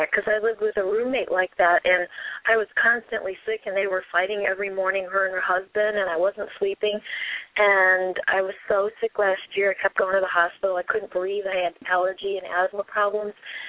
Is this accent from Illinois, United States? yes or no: yes; Chicago, Illinois, United States; I'm from Chicago